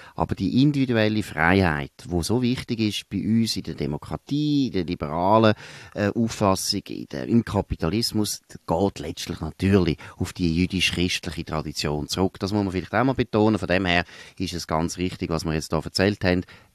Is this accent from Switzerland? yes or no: yes; Switzerland; Es steht uns wahrscheinlich auch näher als Schweizer, obwohl wir deutschsprachig sind.